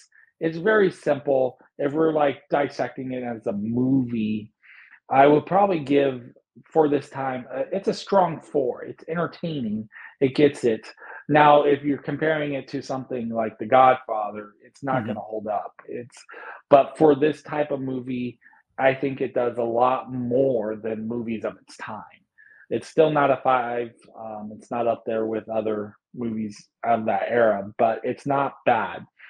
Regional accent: California, United States; he got around, especially in San Francisco, and I'm from the Bay Area.

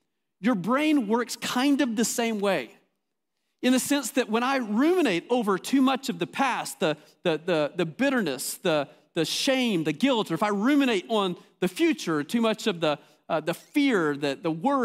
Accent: Amarillo, Texas, United States; If you've ever driven on I-40, you drove right through my hometown where I grew up. Now Amarillo is not that big of a city, but it's the biggest city within a two-hour drive in any direction.

